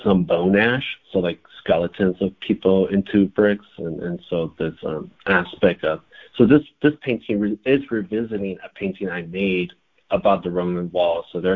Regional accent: United States; I'm not really, I wouldn't say completely accepted in El Salvador because I was brought up in the States.

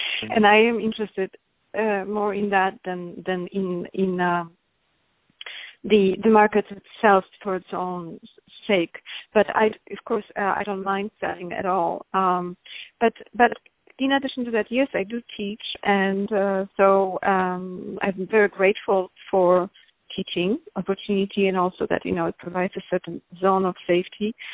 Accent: Warsaw, Masovian Voivodeship, Poland; English is a second language; in Warsaw or in other, you know, cities in where I am from Warsaw

